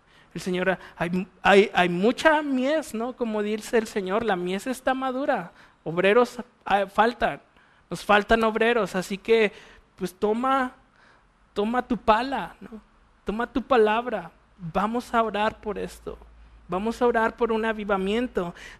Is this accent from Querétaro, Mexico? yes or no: no; Torreón, Coahuila, Mexico; now in Guanajuato, Mexico; Muéstrame por qué estoy aquí en Guanajuato, o sea, yo soy de Torreón. Allá también pude haber servido